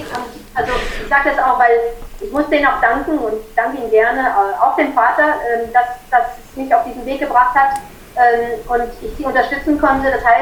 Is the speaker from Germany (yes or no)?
yes; Germany; now in France; ich bin Deutsche, ich lebe in Frankreich, das seit 30 Jahren. Aber meine Seele ist tief Englisch, anglophon.